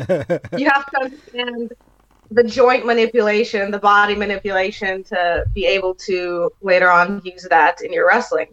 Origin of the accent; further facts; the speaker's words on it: Jamaica, New York, United States; being 5'3" and growing up in Jamaica, New York, I kind of had a Napoleon complex myself, going out there and, getting into fist fights when I was a kid.